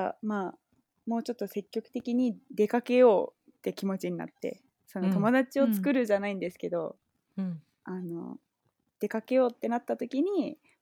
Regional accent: Osaka, Japan; moved away as an adult; also born or lived in Italy; イタリアで、お父さんがイギリス人の、お母さんが日本人で、大阪育ちです。なんで大学までは、ずっと大阪にいました。で、ヨーロッパに7年間いて、大学とその卒業後の就職で向こうにいたんですけど

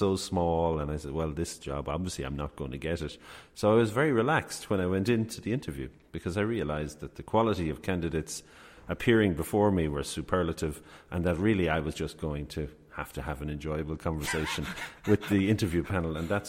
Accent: Galway, Connacht, Ireland; also born or lived in Donegal; I was born in Donegal. I worked, I moved from Donegal to Galway because my family worked in Galway. And then I grew up in Galway, was educated in Galway, went to college in Galway, did my degree in Galway, and then did my doctorate in Galway at the university there.

